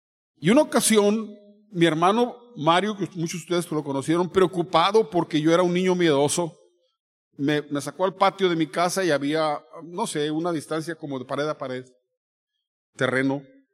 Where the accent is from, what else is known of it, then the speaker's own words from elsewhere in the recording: Tampico, Tamaulipas, Mexico; born there; nací en Tampico, me encantaba Tampico, era lo máximo para mí Tampico.